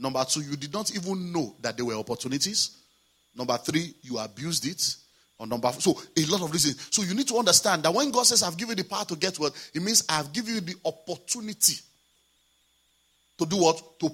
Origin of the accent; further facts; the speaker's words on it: Nigeria; now in United Kingdom; So I get that, say, oh, I'm a pastor from Nigeria, these are my books.